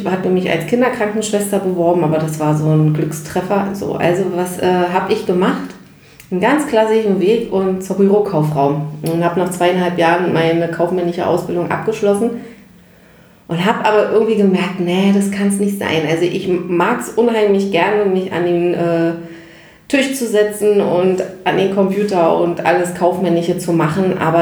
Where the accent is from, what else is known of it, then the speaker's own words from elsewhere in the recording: East Germany, Germany; Ich bin halt noch zu Ostzeiten groß geworden und da war so das klassische Schulsportturnen noch voll groß für Mädchen und Jungs